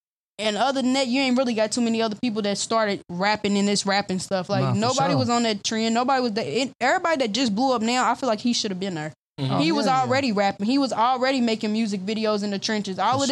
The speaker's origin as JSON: {"language": "English", "country": "United States", "said": "I'm actually from Park Hill."}